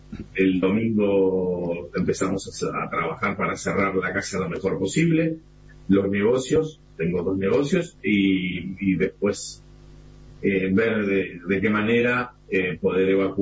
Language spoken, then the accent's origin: Spanish; Buenos Aires, Argentina; De Buenos Aires